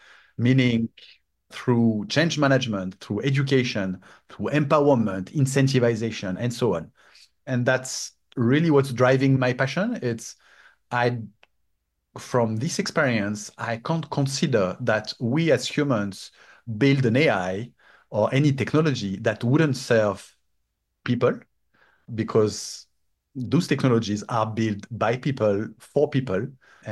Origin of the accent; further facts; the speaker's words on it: France; accent: French; also born or lived in Shanghai, China / Singapore / San Francisco, United States; now in Miami, United States; I'm literally saying in the sense that I'm originally French. You might hear it by my accent. I moved from France for 5 years to China in Shanghai, China, and then moved to Singapore for 6 years, and then moved to San Francisco for 4 years